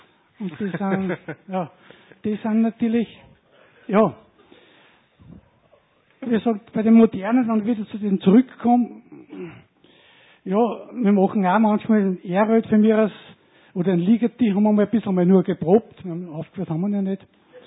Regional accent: Leonding, Upper Austria, Austria; Ich komme aus Leonding.

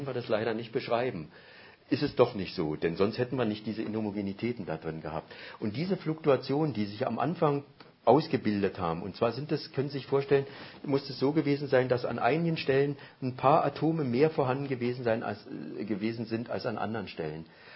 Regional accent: Austria; weil wir eben als Österreicher jetzt der ESO beigetreten sind

